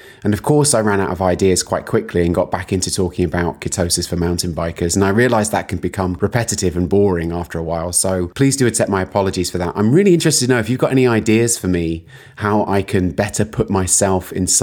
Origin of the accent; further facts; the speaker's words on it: United Kingdom; And then fiber, because we're British, we don't spell it E-R. It's spelled R-E.